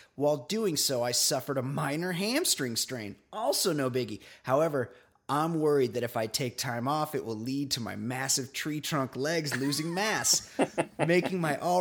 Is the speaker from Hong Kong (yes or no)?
no; Orange County, California, United States; In my case, I'm from Orange County where people like... You'd be shocked because you would never know this outside of this area.